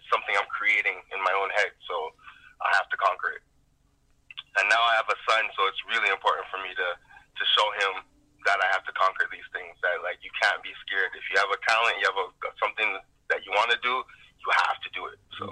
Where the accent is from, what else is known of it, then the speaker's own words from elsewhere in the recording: Montreal, Quebec, Canada; I'm from the West Island, if anybody doesn't know that.